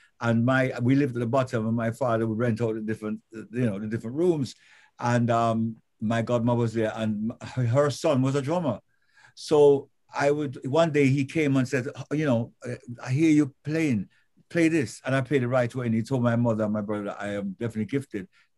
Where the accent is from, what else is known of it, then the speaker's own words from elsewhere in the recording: England, United Kingdom; born there; born in England like myself.